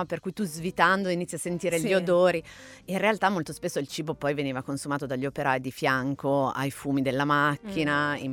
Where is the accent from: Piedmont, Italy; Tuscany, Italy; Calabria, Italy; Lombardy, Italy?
Piedmont, Italy; E pensa che anche quella lì è un'invenzione proprio delle mie parti. Questo distretto del casalingo comincia la sua storia ancora prima di lavorare con i metalli